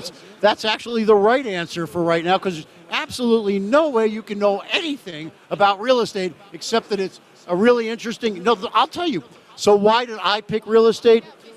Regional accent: Miami, Florida, United States; I'm only in Orlando, and I'm saying y'all, and I'm from Miami.

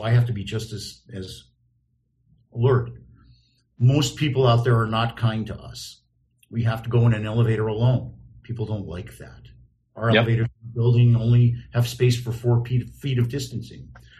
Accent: North Miami Beach, Florida, United States; Another one, guy in the neighborhood I grew up in North Miami Beach, for some reason it's become white hot.

